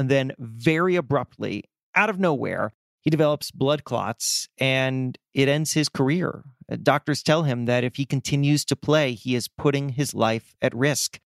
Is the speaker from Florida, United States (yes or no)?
yes; Florida, United States; I grew up in Florida. I grew up as a Miami Heat fan.